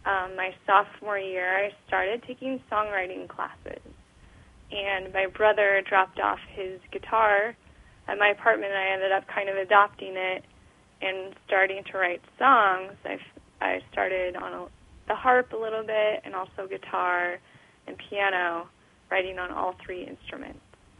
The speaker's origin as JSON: {"language": "English", "town": "Wenatchee", "region": "Washington", "country": "United States", "tie": "born or raised there", "moved": "as an adult", "said": "I grew up in Wenatchee, Washington. A small town in the middle of Washington State, And I was there until I was 18."}